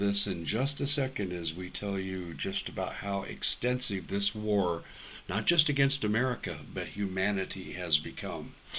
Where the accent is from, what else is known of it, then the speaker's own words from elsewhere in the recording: Arizona, United States; on Interstate 10 in my home state of Arizona